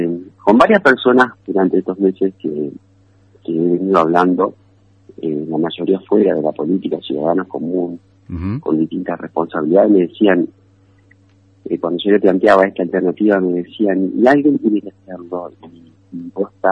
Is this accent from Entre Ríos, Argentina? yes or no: yes; Paraná, Entre Ríos, Argentina; Yo soy de Paraná, mi familia vive en Paraná, toda mi vida estoy aquí en Paraná